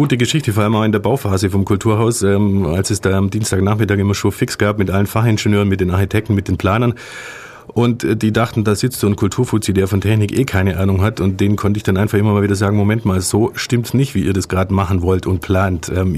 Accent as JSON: {"language": "German", "town": "Ulm", "region": "Baden-Württemberg", "country": "Germany", "tie": "born there", "said": "Ja, gebürtiger Ulmer."}